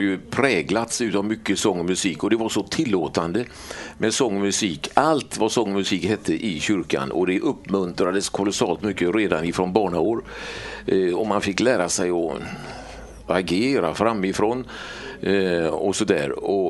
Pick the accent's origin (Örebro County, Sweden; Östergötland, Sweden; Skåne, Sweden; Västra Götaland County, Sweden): Västra Götaland County, Sweden; Gothenburg; accent: Gothenburg dialect; Jag kommer ifrån Göteborg, hörs väl på dialekten om inte annat. Född och uppvuxen i östra stadsdelarna i Göteborg. Räntmästargatan, tvärgata till Danska vägen.